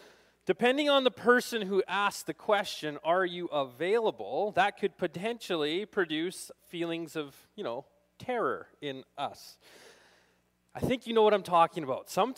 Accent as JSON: {"language": "English", "town": "Daysland", "region": "Alberta", "country": "Canada", "tie": "born or raised there", "said": "We grew up in Daysland on a grain farm, and we're cowboys, like the real kind, I guess."}